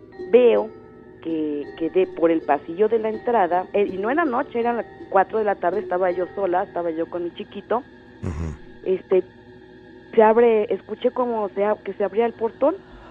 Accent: Xochimilco, Mexico City, Mexico; now in State of Mexico, Mexico; Pero en mi juventud, mi adolescencia, viví en Xochimilco.

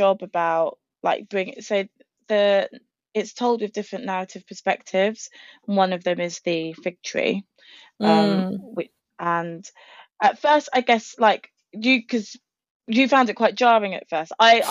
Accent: London, United Kingdom; so I grew up in North London

